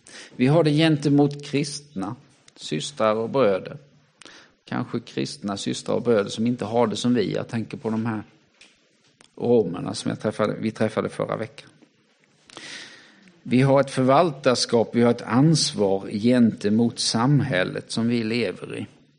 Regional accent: Sweden; de nya utmaningar som kommer till mig som svensk, som människa

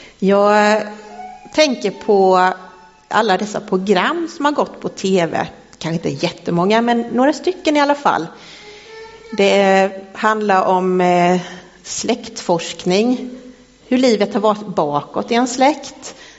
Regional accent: Gnosjö, Jönköping County, Sweden; Jag är uppväxt i Marås utanför Gnosjö. Och där har jag även min mamma och pappa. Min bror.

